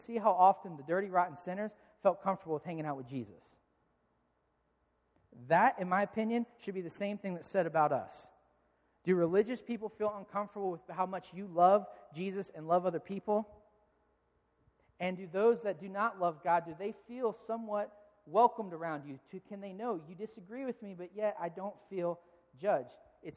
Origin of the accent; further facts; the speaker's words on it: United States; We can't help that we were raised in America. But as Americans, we love comfort